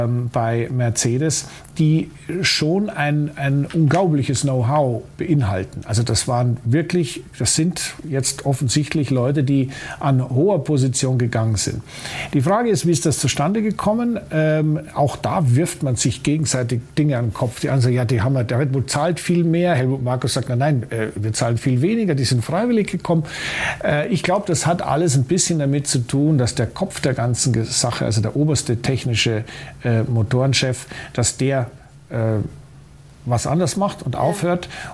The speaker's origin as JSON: {"language": "German", "town": "Munich", "region": "Bavaria", "country": "Germany", "said": "als Münchner ist man durchaus in der Lage, der österreichischen Sprache zu folgen"}